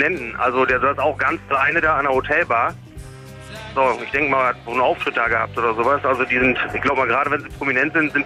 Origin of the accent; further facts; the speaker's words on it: Bremen, Germany; ich komme aus Bremen, aber von Hamburg zu fliegen nach Wien ist billiger als von Bremen zu fliegen.